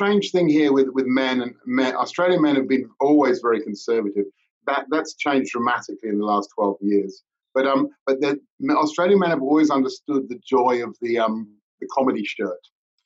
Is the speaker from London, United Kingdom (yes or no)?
yes; Fulham, London, United Kingdom; when I was living in London, I was born and brought up in Fulham.